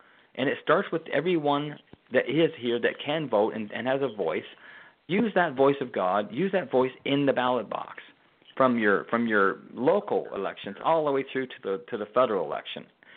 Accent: Canada; now in United States; I'm from Canada.

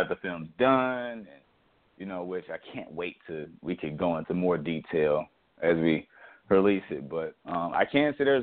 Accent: Chicago, Illinois, United States; I learned, you know, I grew up in Chicago.

